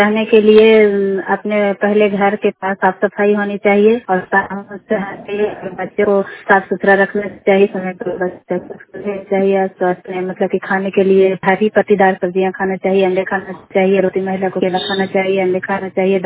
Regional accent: Chero, Bihar, India; ग्राम चेरो हरनाथ नालंदा बिहार राज्य के रहने वाली हूँ।

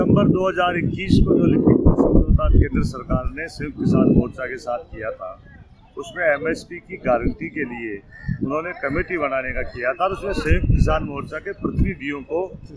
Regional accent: Rajasthan, India; Rajasthan Shekhawati.

